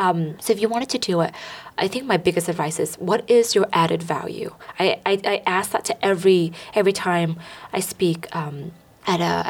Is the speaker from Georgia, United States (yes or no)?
no; California, United States; Growing up in the Bay Area, you know, it was always cold.